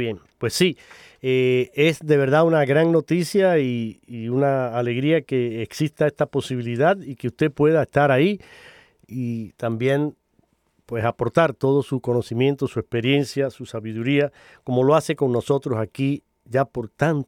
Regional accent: Cuba; mi tierra natal, mi querida isla de Cuba

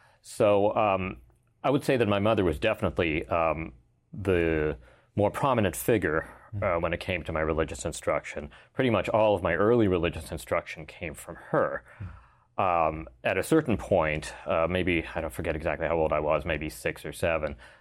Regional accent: Vancouver, British Columbia, Canada; Well, I grew up in Vancouver in Canada, and both my parents were Muslim in their background, although they came from rather different places, both geographically and in terms of their religious preparation.

